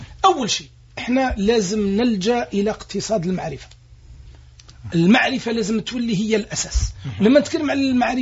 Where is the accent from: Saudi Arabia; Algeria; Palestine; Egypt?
Algeria; احنا عندنا في الجزائر